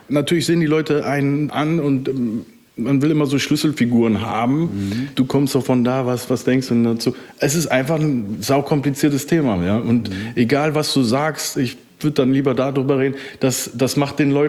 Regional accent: Rhineland, Germany; ich bin aus dem Rheinland

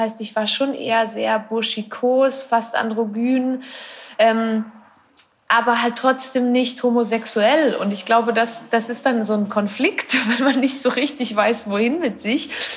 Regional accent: Switzerland; Ich bin aus der Schweiz. Ich wohne dort auch immer noch.

